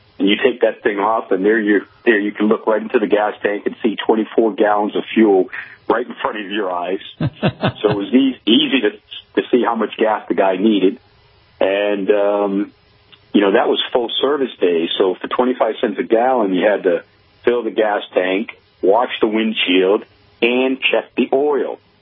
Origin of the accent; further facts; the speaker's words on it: Everett, Massachusetts, United States; First of all, I grew up in Everett, Mass., and the place I was working was on the Revere Beach Parkway right there in Everett.